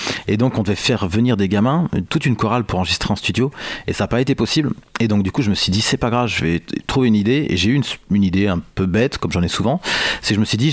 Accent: Paris, Île-de-France, France; c'est un peu la nostalgie de Paris, moi, de mon enfance à Paris

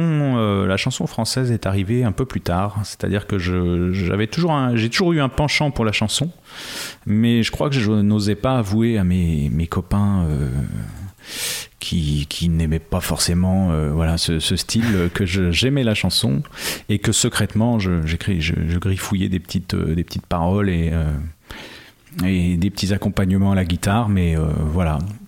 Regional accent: Bourgogne-Franche-Comté, France; Je suis originaire du Jura. Je suis arrivé dans la région des Deux-Sèvres il y a maintenant pas loin de 10 ans. C'était en 2009.

